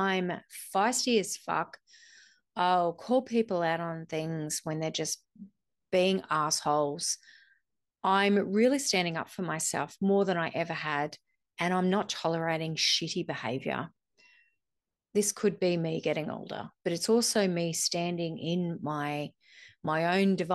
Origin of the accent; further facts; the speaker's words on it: Australia; I've never really identified with being a shaman because if you see how white I am, if I'm from Australia.